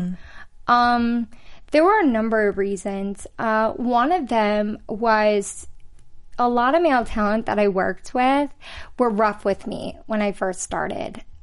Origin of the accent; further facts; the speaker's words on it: Kentucky, United States; I'm from Kentucky, small town. Yeah. Like, we don't even make it on the map.